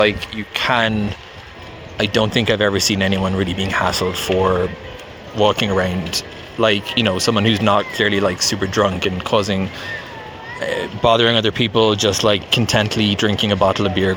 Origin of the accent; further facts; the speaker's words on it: Cork, Munster, Ireland; Where I grew up in Ireland, Cork, jaywalking is just like how everybody crosses the street.